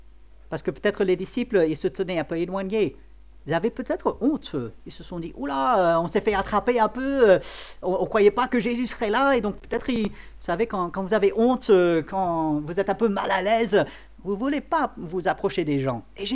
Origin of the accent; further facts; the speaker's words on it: France; Et en tant que Français, ça nous semble logique, normal.